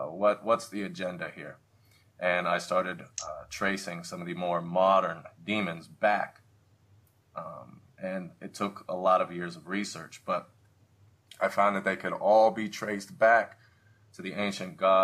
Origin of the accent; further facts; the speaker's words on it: Youngstown, Ohio, United States; But I grew up in Youngstown, Ohio, which is really not a great area. And I ended up leaving home at a very young age.